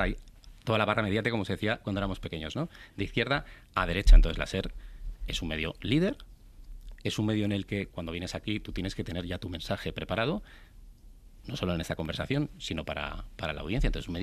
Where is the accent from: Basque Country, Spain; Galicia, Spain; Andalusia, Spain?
Basque Country, Spain; San Sebastián; moved away as an adult; now in Madrid, Spain